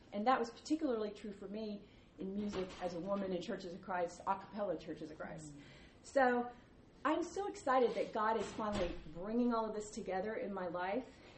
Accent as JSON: {"language": "English", "town": "Nashville", "region": "Tennessee", "country": "United States", "said": "But I'm from Nashville, Tennessee. I grew up in the music business."}